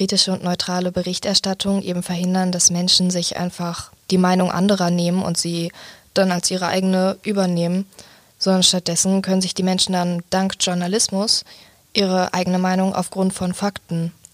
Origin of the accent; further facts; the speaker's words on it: Eifel, Germany; Ich komme aus der Eifel tatsächlich, circa 2 Stunden Fahrt von hier.